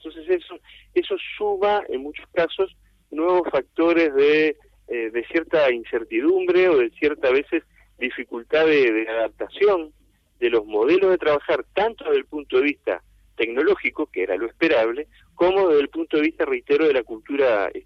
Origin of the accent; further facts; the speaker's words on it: Uruguay; se han visto ya desde muchos años afectados en mi país, en el Uruguay